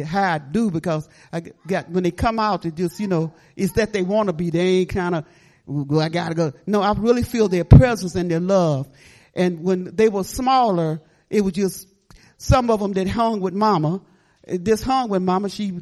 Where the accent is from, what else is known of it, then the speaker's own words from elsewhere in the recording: Michigan, United States; born there; I know my mom lived in Detroit. I was born in Michigan, and she lived in Detroit